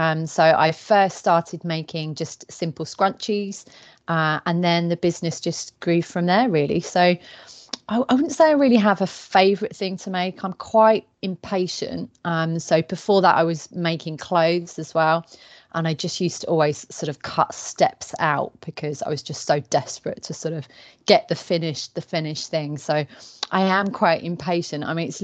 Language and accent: English; Newmarket, East of England, United Kingdom; born there; I was born in Newmarket in Suffolk, and now I live in a village just north of Cambridge.